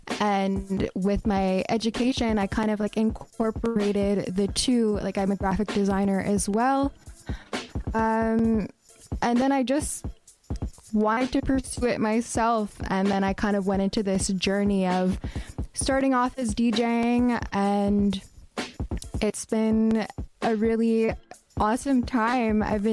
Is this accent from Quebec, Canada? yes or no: yes; Kahnawake, Quebec, Canada; So I am from the Mohawk Nation of Gunawage